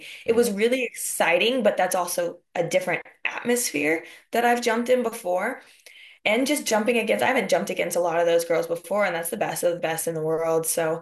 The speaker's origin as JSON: {"language": "English", "region": "Texas", "country": "United States", "tie": "born or raised there", "said": "It was so nice to see because for me, I wasn't in my hometown when I made the team. I wasn't back in Texas."}